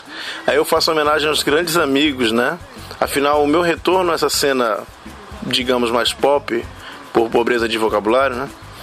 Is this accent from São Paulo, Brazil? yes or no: no; Rio de Janeiro, Brazil; Eu sou carioca, mas sou filho de dois cearenses, fortes, né, que foram para o Sudeste